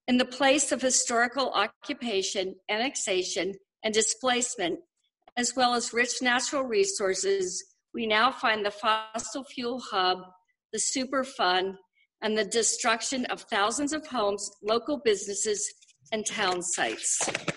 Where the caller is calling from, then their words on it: Oregon, United States; Okay, I'm calling from the Lower Willamette River, St. John's and Linton area